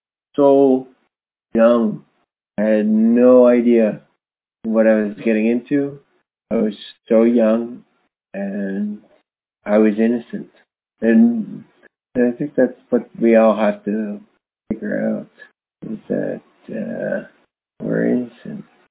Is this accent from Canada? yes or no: yes; Canada; We are both Canadian